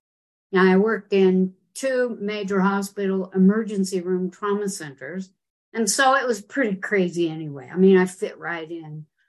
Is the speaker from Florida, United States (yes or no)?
no; Utah, United States; I grew up in Utah. I am from original pioneer, Mormon pioneer stock.